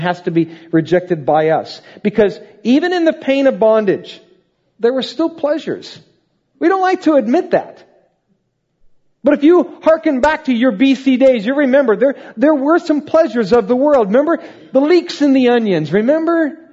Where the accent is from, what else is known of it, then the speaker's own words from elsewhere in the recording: Iowa, United States; Now, if you're a farmer, and I'm from Iowa, I know why that's good counsel just in farming.